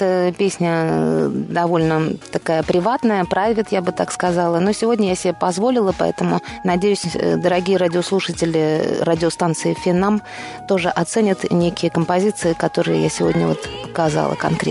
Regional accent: Moscow, Russia; мы, москвичи, любим наш город, и мы будем здесь жить всегда, и будем путешествовать и возвращаться только в свой город Москву.

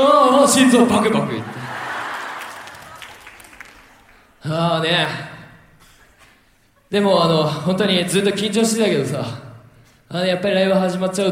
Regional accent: Hokkaido, Japan; now in Tokyo, Japan; 本当にね、北海道から、ね、上京してもう7年経って本当にね今日ほどのね本当にこんなに嬉しいことは本当にございません。

